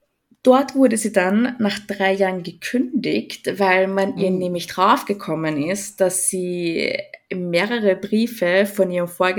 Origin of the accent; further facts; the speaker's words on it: Austria; wie du es halt auch bei uns in Österreich hast.